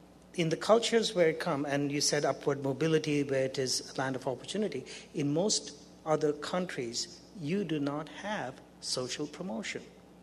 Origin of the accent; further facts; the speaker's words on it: India; moved away; I come from India originally. My first year that I was here, 30-odd years ago